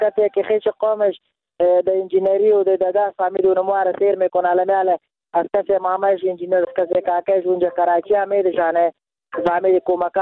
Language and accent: Persian; Afghanistan; ما افغان هستم